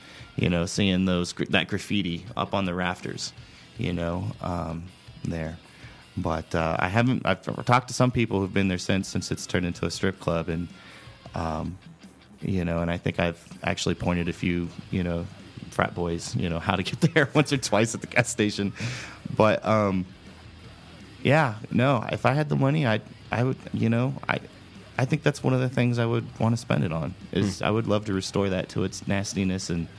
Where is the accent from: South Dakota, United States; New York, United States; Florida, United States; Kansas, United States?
Kansas, United States; Lawrence; "Where are you from?" "Well, I'm from Lawrence, Kansas."